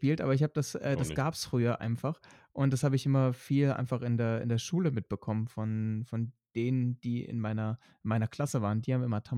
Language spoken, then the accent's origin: German; Leipzig, Saxony, Germany; Ich fahre morgen in Mikas Heimat und meine alte Heimat nach Leipzig wieder.